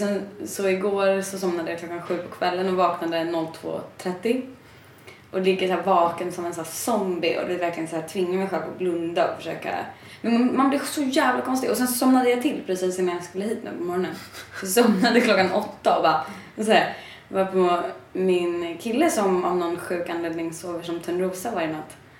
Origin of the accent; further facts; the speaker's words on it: Stockholm, Stockholm County, Sweden; Jag kommer från Stockholm.